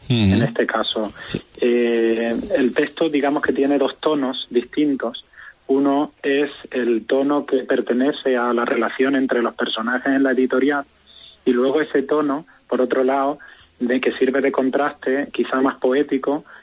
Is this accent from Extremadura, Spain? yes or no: yes; Cáceres, Extremadura, Spain; also born or lived in Barcelona; soy nacido en Barcelona, pero yo me considero cacereño. Nací en Barcelona, pero con 4 años ya estaba aquí en Cáceres.